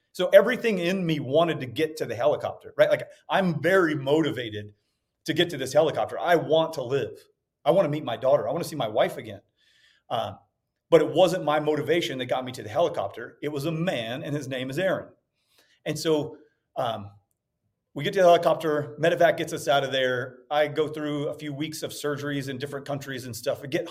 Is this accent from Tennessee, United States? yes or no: no; Mississippi, United States